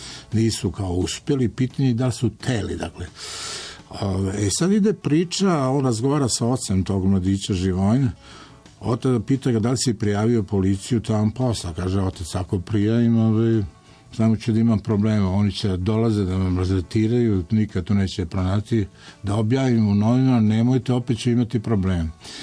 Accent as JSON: {"language": "Serbian", "region": "Raška District", "country": "Serbia", "said": "ja kao, dakle, Srbin iz Raške"}